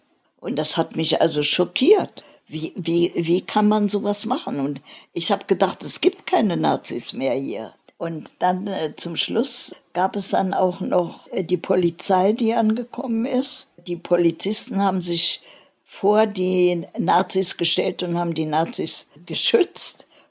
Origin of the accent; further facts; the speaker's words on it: Germany; ich bin Deutsche, ich bin deutschsprachig und ich kenne mich aus in Deutschland nur.